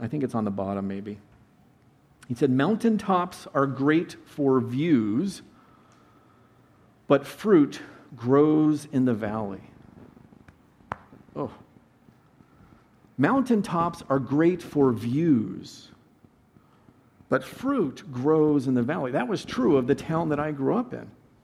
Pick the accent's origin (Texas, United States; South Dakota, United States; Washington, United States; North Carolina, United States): Washington, United States; Wenatchee; Okay, I grew up in Washington State, a town called Wenatchee, right in the center of the state.